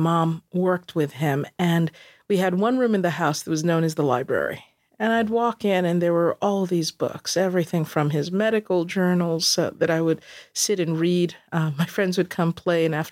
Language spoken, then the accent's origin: English; Queens, New York, United States; And I've always said what was neat about growing up in Queens was that there's a real sense of people being people.